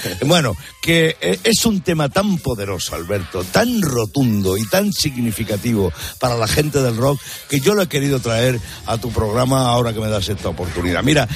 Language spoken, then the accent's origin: Spanish; Talavera de la Reina, Castilla-La Mancha, Spain; En el año 79 yo estaba en mi pueblo, en Talavera de la Reina